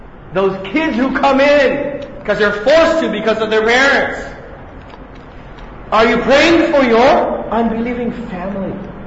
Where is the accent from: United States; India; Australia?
India; Goa; English is a second language; I'm from Goa, we go to the beach, man, and it's fun.